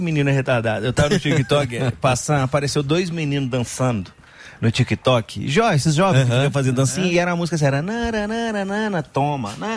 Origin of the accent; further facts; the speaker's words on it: Belo Horizonte, Minas Gerais, Brazil; also born or lived in Rio de Janeiro; now in São Paulo, Brazil; Nasci em Minas, eu sou de Belo Horizonte, mas morei 10 anos no Rio. Moro em São Paulo